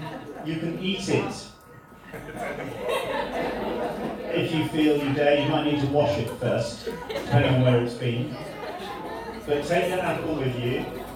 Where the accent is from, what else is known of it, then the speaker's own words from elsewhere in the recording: England, United Kingdom; which is a really difficult thing to say for most of us because we're English.